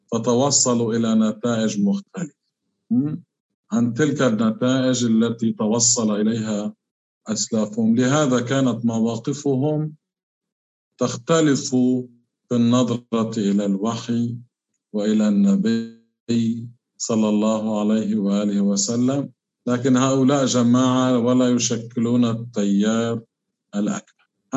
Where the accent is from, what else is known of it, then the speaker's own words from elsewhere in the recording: Lebanon; من بلدنا لبنان